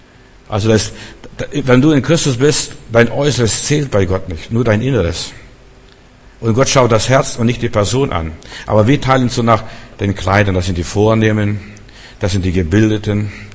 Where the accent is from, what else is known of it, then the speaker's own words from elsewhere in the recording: Germany; Ich bin ein Deutscher.